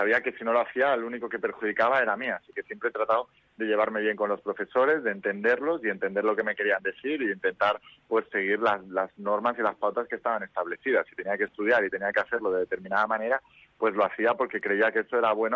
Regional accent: Barcelona, Catalonia, Spain; soy hijo de padre catalán, mi madre burgalesa, así que tengo ahí un poco de mezcla entre los dos. Y la verdad es que he vivido toda mi vida en Barcelona, excepto 5 años que estuve en Madrid

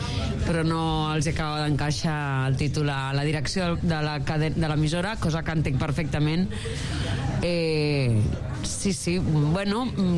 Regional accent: Barcelona, Catalonia, Spain; jo soc de Nou Barris

